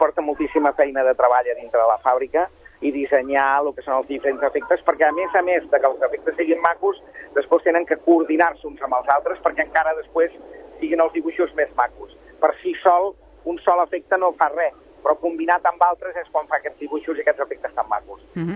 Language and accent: Catalan; Sabadell, Catalonia, Spain; som de Sabadell, som d'aquí